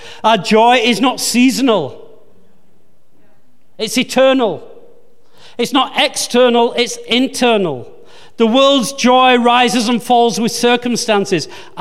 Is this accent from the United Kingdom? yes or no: yes; England, United Kingdom; and I'm English. We're not the most emotional, expressive people.